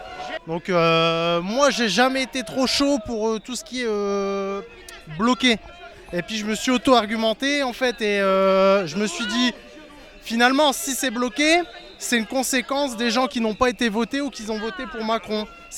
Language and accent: French; Liévin, Hauts-de-France, France; parce que c'est dans ma ville, moi je suis de Liévin.